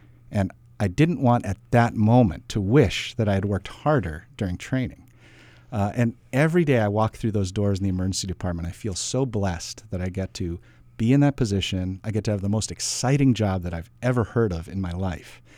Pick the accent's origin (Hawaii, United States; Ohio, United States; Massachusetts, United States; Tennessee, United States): Hawaii, United States; I went to medical school here in Hawaii. I was born and raised in Hawaii.